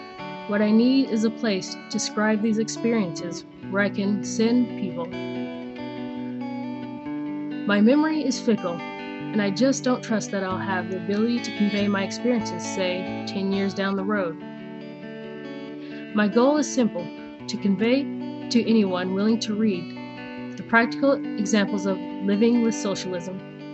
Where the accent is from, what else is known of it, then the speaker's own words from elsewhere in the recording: United States; moved away as an adult; now in Norway; I am an American that has been living in socialist Norway for the past 9+ years. I am 32 years old